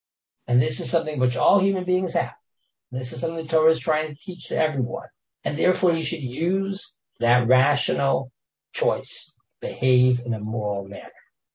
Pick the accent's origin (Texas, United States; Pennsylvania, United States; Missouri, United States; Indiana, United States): Texas, United States; I grew up in Texas. So I don't know if any of the Texans here, but, you know, in Texas, it's not very hard to buy a gun.